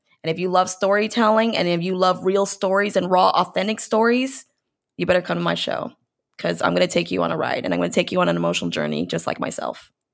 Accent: United States; Everybody can hear me. I'm American. Of course they can hear me.

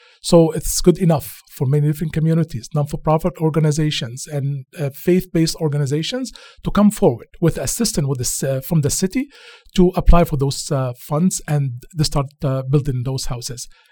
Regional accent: Beirut, Beirut Governorate, Lebanon; now in London, Canada; Believe it or not, I came from Lebanon. Beirut's safer than London, Ontario

